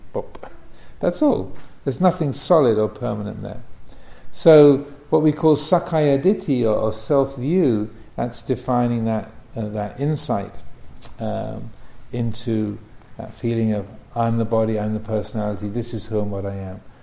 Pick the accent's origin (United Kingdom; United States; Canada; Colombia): United Kingdom; England; born there; I was born in England, so I started out being British. Then I got American citizenship a few years ago. So now I'm American as well. So I have two nationalities.